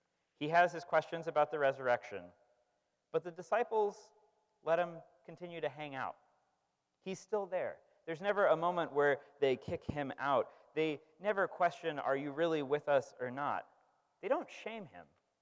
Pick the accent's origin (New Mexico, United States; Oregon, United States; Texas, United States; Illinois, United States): Oregon, United States; I grew up in Oregon, but I learned about Philadelphia and the Quakers here that were part of the abolitionist movement.